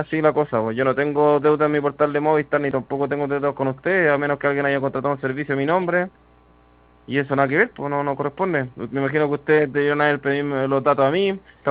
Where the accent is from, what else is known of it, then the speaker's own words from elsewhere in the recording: Talagante, Santiago Metropolitan Region, Chile; Yo soy de Talagante.